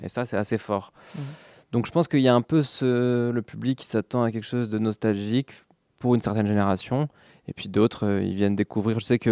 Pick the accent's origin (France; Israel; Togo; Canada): France; now in Belgium; moi je suis français quand même, mais ça fait 10 ans que je suis en Belgique. Donc, on va dire que c'est mon pays d'adoption.